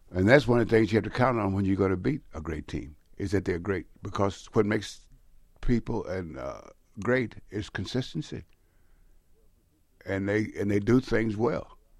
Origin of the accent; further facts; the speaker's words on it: West Coast, United States; Now, I'm from the West Coast. I've never seen any one of these guys play or that style played, okay? So now I come here with the West Coast style.